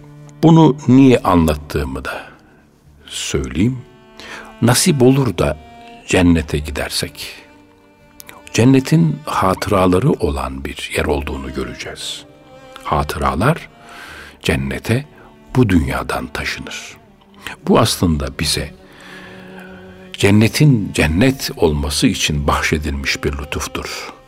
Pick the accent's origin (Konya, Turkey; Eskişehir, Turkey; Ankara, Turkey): Konya, Turkey; Ben de bir Konyalı olarak İstanbul'da yaşarken çok uzak bir geçmişe gitmek, memleketimi tatmak için orada burada etli ekmek arayıp durduğum günleri hatırladım.